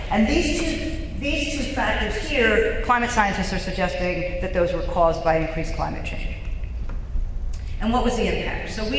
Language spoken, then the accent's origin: English; New Jersey, United States; This is a picture I actually took in my hometown down on the Jersey Shore.